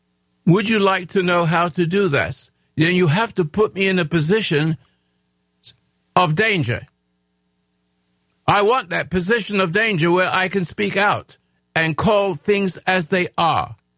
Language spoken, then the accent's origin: English; England, United Kingdom; now in United States; I'm an Englishman that became an American. It took me a long time because I came to America, it was different.